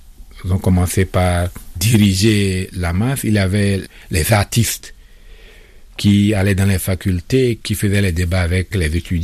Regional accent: Benin; Chez nous, au Bénin, on parlait de l'organisation d'une conférence nationale.

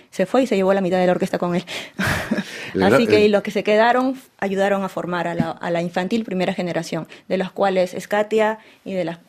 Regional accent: Peru; Sí, venimos desde Perú. Un viaje muy largo.

